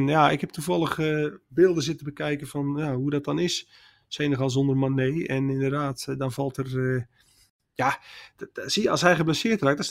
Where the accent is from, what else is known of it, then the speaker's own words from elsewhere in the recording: Netherlands; En ja, wij kijken er waarschijnlijk als Nederlanders vrij nuchter naar.